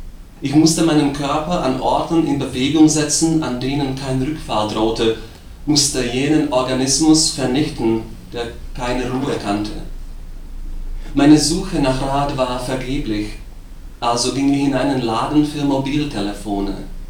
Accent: Bratislava, Bratislava Region, Slovakia; first language Slovak; German is a second language; Ich komme aus Bratislava, das ist die Hauptstadt

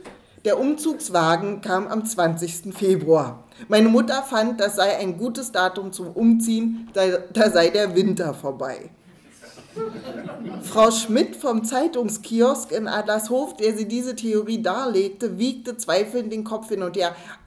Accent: Berlin, Germany; ich komme aus Berlin, ich bin in Berlin geboren. Meine ganze Familie sind Berliner, meine Großeltern, Urgroßeltern

